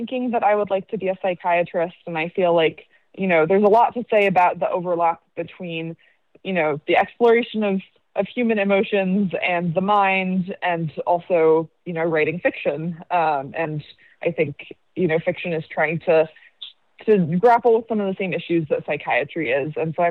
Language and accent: English; Texas, United States; first language Korean; English is a second language; I also studied Spanish, of course, growing up in Texas, and I'm pretty proficient in Spanish. And then in undergrad, I also took Chinese and Japanese, and then at Iowa, I started learning German.